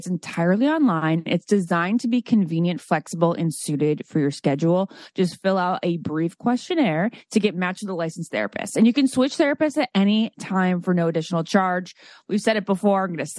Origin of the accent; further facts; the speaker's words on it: Great Falls, Virginia, United States; I grew up in Great Falls, Virginia, where they like where I listen to these snobby ladies talking about where they're going on vacation next